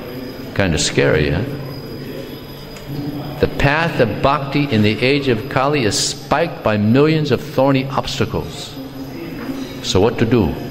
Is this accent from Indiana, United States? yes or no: no; Miami, Florida, United States; We grew up in Miami together.